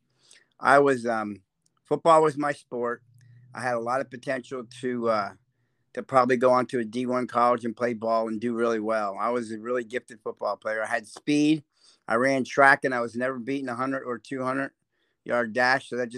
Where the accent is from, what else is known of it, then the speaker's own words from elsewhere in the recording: New Albany, Indiana, United States; my first 15 years of my life actually were pretty good, and that was in New Albany, Indiana. I was raised a Hoosier